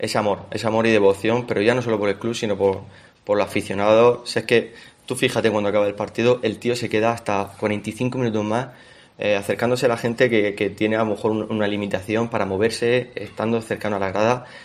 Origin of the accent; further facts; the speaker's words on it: Region of Murcia, Spain; representa a lo que somos los murcianos.